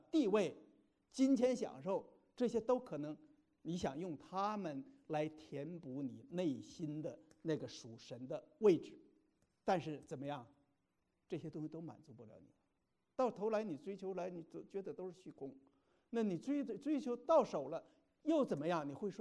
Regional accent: China; 你看现在实际我们中国人传统文化中信仰的是多神论，是吧？

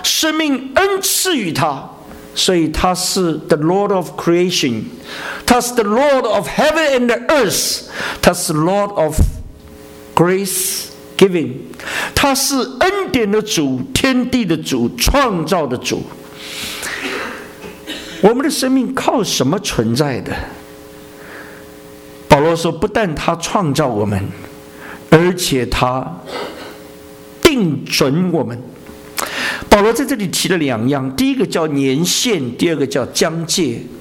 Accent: China; 就像我们中国人拜菩萨一样。

